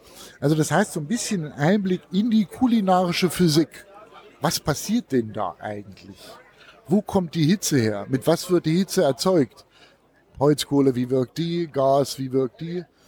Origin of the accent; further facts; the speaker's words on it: Thuringia, Germany; Ich habe angefangen 2003 als Thüringer, habe ich immer gedacht, ich kann grillen.